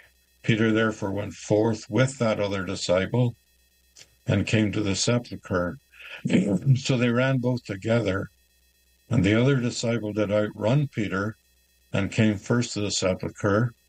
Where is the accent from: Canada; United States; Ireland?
Ireland; I never knew this as a lad growing up in Ireland